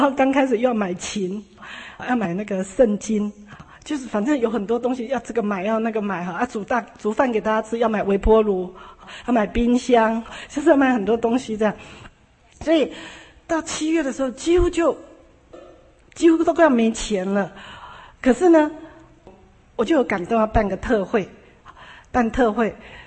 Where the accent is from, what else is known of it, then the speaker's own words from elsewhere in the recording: Taiwan; now in Los Angeles, United States; 那我从台湾来，我只带了几千块